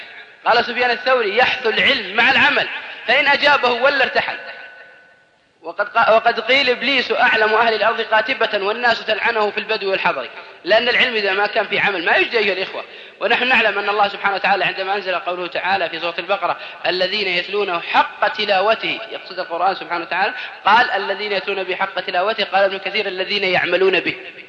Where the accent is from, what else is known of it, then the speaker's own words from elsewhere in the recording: Al-Qassim, Saudi Arabia; عندنا في القصيم لجنة يسمونها لجنة التجميل والتحسين